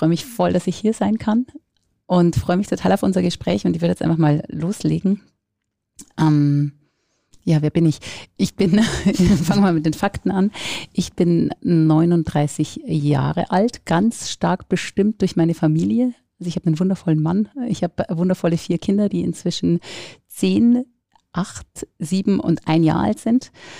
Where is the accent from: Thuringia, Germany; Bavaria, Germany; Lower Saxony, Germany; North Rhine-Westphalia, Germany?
Bavaria, Germany; ich komme eigentlich aus der Oberpfalz, aus einer Gastronomiefamilie